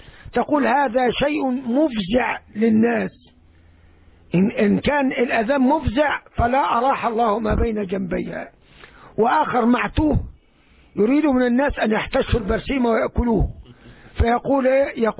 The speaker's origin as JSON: {"language": "Arabic", "country": "Egypt", "said": "وغير من ساداتي علماء مصر. هذه بلدتنا وديارنا"}